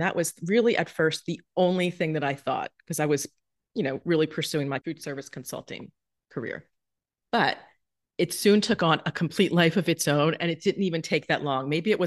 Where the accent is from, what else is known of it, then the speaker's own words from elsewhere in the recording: New Jersey, United States; now in Manhattan, United States; I mean, maybe other than when I was growing up in South Jersey.